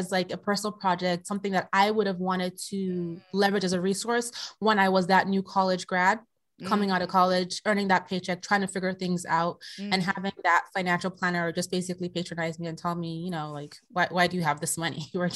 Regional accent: Nigeria; I'm originally from Nigeria, a background where, you know, for a woman's place, you know, marriage, having kids.

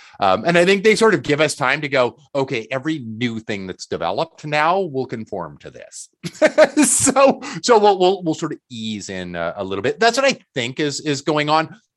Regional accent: Canada; As a Canadian, of course, I'm like, yeah, that tracks.

